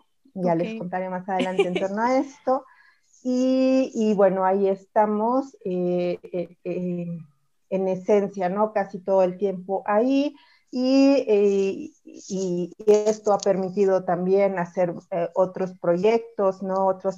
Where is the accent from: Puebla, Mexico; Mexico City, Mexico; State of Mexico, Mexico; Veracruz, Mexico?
Puebla, Mexico; Teziutlán; yo soy mexicana, como lo acabas de decir, poblana, aunque no muy poblana, ¿no? No en el estereotipo poblano. Siempre que los poblanos me preguntan, les digo que soy una ciudadana del mundo. Y bueno, en este sentido, pues sí, nací en un lugar que se llama Teciutlán